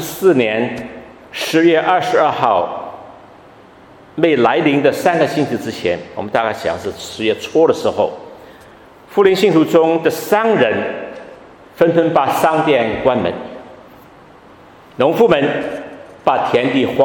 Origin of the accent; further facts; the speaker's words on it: Hong Kong; born there; 我是香港出生的，香港的教会很多都是讲广东话的。